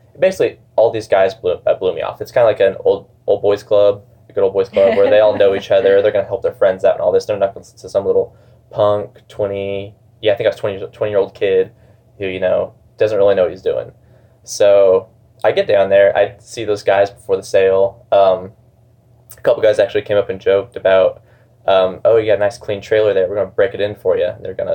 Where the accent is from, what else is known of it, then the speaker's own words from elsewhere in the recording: Van Buren, Missouri, United States; Van Buren. It's like the southeast part